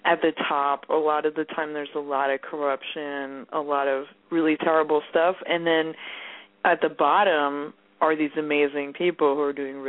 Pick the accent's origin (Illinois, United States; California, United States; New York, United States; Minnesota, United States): California, United States; You know, I'm super liberal. I'm from the Bay Area.